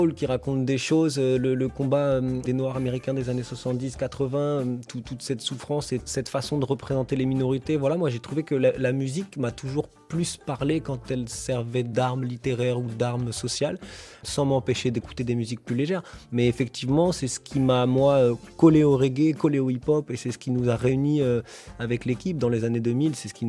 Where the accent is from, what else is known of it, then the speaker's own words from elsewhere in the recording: France; ici, chez nous, en France